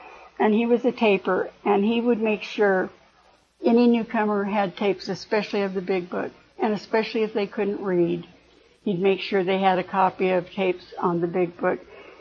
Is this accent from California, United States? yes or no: yes; California, United States; moved away as an adult; I was from California and I married the only single man.